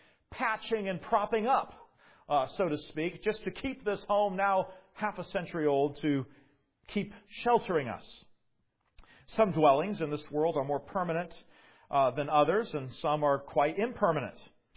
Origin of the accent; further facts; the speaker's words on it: California, United States; Now, I'm not sure that many of our American homes tend to last more than a century. I grew up in California.